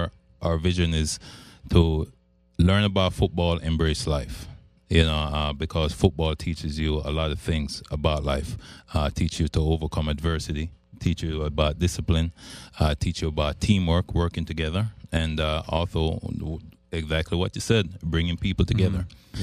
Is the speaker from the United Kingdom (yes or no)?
no; Jamaica; now in United States; I'm from Jamaica. I used to walk. I used to walk with no shoes, and then having to come to America